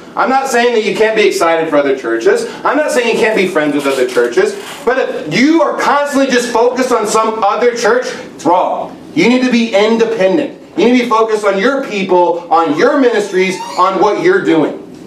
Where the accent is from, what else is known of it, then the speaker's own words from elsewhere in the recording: Texas, United States; I grew up in Texas, and I was going to an independent Baptist church there.